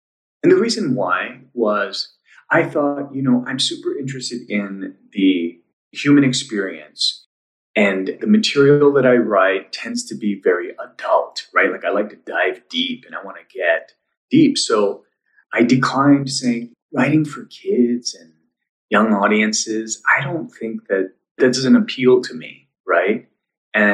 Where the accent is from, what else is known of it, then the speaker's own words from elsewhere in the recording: Hawaii, United States; for me growing up in Hawaii, that was always a dream, right? Like, oh, what would that be like to leave the Hawaiian Islands